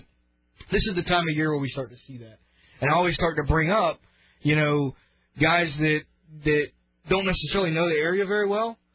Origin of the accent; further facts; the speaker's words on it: Apollo Beach, Florida, United States; I mean, I grew up in Apollo Beach, you know, I know you grew up down there too.